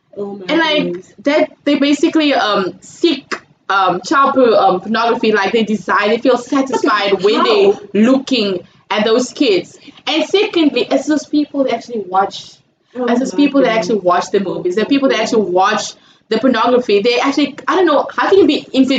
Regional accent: South Africa; That is something that we are struggling with as a society, as a South African society, child pornography.

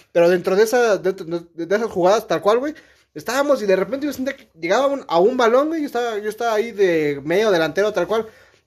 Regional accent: Mexico City, Mexico; Yo vengo de la Ciudad de México, ¿no?

